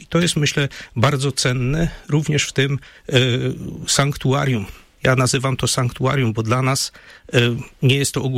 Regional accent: Zabrze, Silesian Voivodeship, Poland; pochodzę z parafii świętego Franciszka z Zabrze

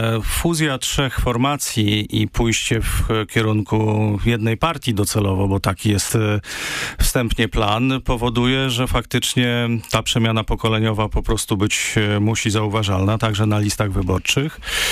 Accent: Opole Voivodeship, Poland; Myślę, że moim niewątpliwym atutem jest to, że jestem stąd. Znam paradoksalnie każdy kąt

